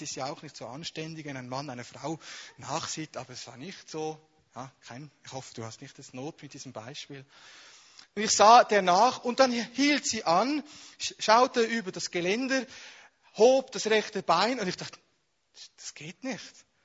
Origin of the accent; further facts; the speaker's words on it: Switzerland; Und die Furcht ist eines der stärksten Probleme, die wir als Schweizer haben.